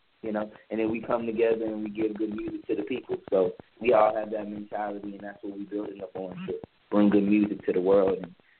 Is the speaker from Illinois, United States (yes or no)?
no; Houston, Texas, United States; I'm from Houston